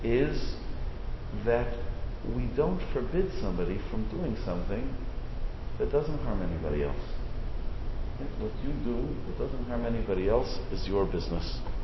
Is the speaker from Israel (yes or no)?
no; Canada; now in United States; I'm a Canadian, I'm not supposed to know this. Okay, but it has 3 branches. What it has the administration, right, the executive branch, it has the legislature, the Congress, and it has the judiciary. Very good, okay. I did have to learn this from my citizenship test.